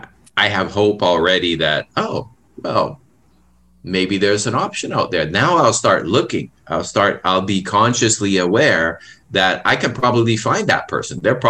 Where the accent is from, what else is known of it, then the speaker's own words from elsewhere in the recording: Canada; I can't do it. I'm Canadian. I don't do fast.